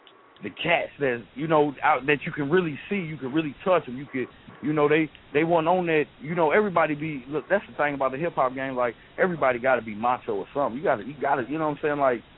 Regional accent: Chicago, Illinois, United States; And I'm from Chicago, so I done been to Bulls games and waited at the game and got Shaq's autograph.

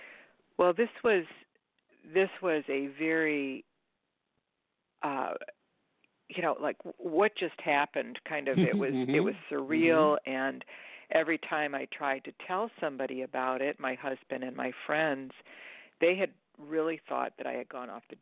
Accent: Michigan, United States; now in Portland, United States; my childhood best friend, we were raised in Michigan, had moved to Portland, Oregon.

